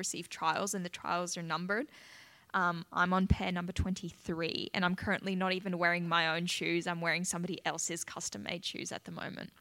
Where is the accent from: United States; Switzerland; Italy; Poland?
Switzerland; So I grew up in Switzerland, so obviously the name is in German